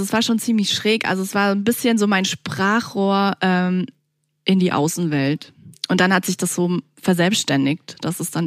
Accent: Munich, Bavaria, Germany; ich bin auch aus München, ich bin hier aber nie rausgekommen, muss ich ehrlich gestehen. Also nie besonders weit gekommen eigentlich.

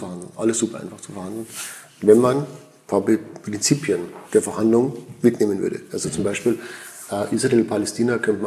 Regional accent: Switzerland; also ich bin ein Schweizer und ich muss schon sagen, hier in der Schweiz ist es schon anders.

